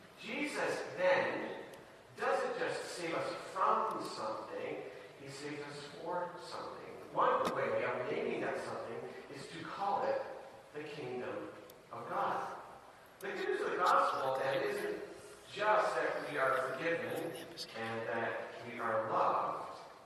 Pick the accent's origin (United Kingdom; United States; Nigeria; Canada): Canada; Niagara Falls, Ontario; I am, for instance, a Canadian citizen. I have a Canadian passport. I was born in Canada, Niagara Falls to be specific. I grew up in Canada, and I've always lived in Canada. I like being a Canadian.